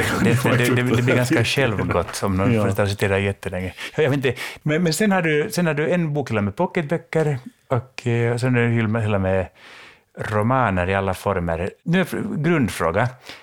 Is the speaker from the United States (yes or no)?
no; Finland; vi är båda svenska, vi är finlandssvenskar i alla fall.